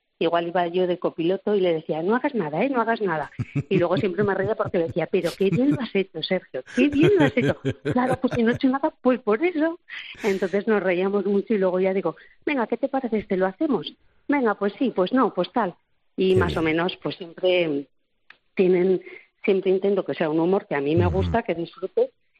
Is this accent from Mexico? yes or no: no; Aragon, Spain; soy muy insistente, como buena maña, cabezota